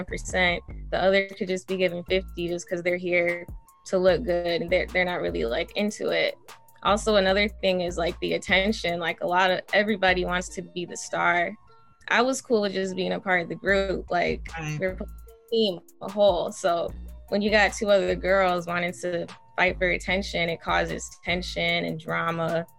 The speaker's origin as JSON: {"language": "English", "town": "Racine", "region": "Wisconsin", "country": "United States", "said": "I'm from Racine. It's like 30 minutes away from Milwaukee."}